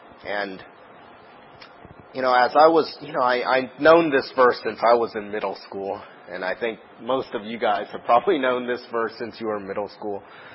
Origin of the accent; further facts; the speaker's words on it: Seattle, Washington, United States; I'm from Seattle, so I'm a big Seattle sports fan